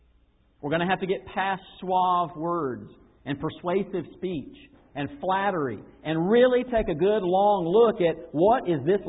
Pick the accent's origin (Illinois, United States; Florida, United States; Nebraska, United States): Florida, United States; Where I grew up in Florida, we had a yard that was filled with all kinds of fruit trees and various kinds of citrus trees.